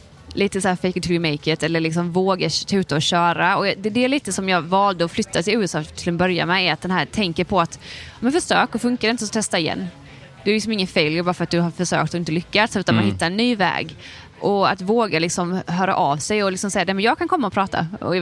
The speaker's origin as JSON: {"language": "Swedish", "country": "Sweden", "said": "Jag är väldigt svensk."}